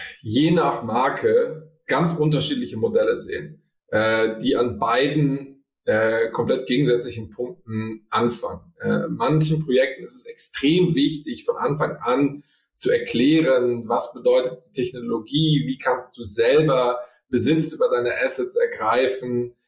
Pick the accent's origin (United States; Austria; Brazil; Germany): Germany; Cologne, North Rhine-Westphalia; weil Köln für mich meine Heimat ist.